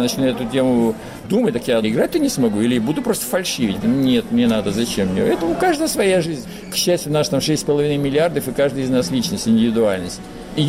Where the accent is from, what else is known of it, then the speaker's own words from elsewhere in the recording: White Sea, Russia; я же с Белого моря, понимаете? Я викинг, помор, мне вода важный момент.